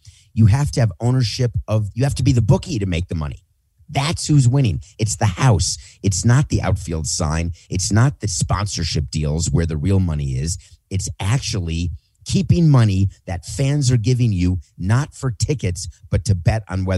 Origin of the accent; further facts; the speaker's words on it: New York, United States; I moved as a New Yorker to Florida. I'd been working in Montreal. I didn't know anything about Florida.